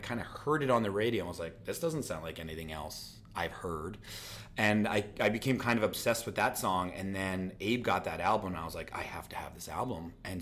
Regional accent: Pennsylvania, United States; also born or lived in Philadelphia; Born in Philly and then moved outside of it.

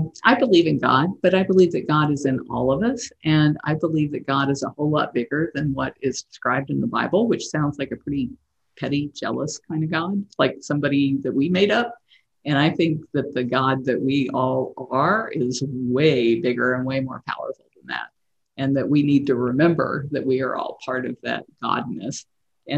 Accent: Tampa, Florida, United States; also born or lived in San Antonio, Texas / West Virginia; I was born in San Antonio, Texas, at the Air Force Base, but my father was only in for one session, which I think are like three, four years. And then we moved back to Tampa and then to West Virginia and then back to Tampa.

